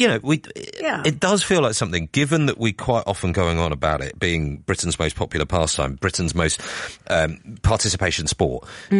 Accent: Guyana; I always loved fishing as a child, growing up in Guyana.

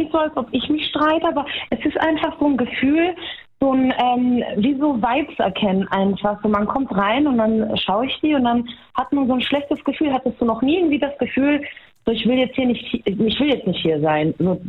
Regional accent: Baumholder, Rhineland-Palatinate, Germany; Ich bin aus der Pfalz, aus Baumholder.

